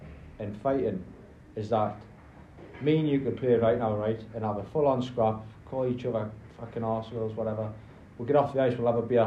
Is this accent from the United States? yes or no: no; North East England, United Kingdom; I'm from north of Newcastle, a county called Northumberland.